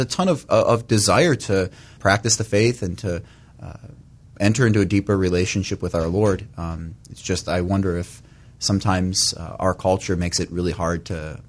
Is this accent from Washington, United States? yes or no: no; Parma, Ohio, United States; I grew up in Parma at St. Charles Parish.